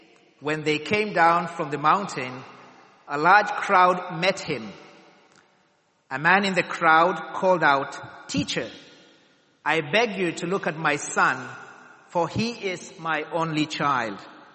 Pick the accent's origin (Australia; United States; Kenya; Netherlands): Kenya; now in Ashford, United Kingdom; My family and I come from Kenya, but we live in Ashford, just down the road from here.